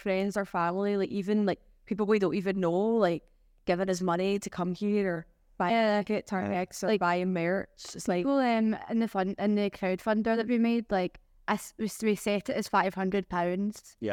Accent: Glasgow, Scotland, United Kingdom; Maybe we're just saying that because we're from Glasgow.

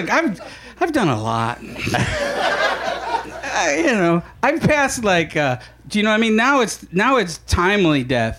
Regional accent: Syracuse, New York, United States; I grew up in Syracuse.

